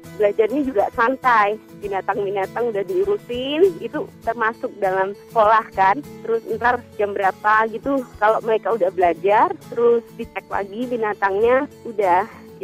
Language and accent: Indonesian; Semarang, Central Java, Indonesia; Saya dari Semarang.